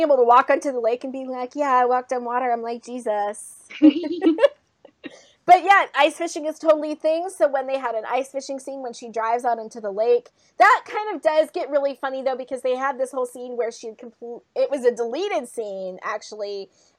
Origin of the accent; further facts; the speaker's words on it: Minnesota, United States; accent: Minnesota; also born or lived in Southern California; I bet you that I've totally lost my Southern California accent now, and I'm straight up back to Minnesota.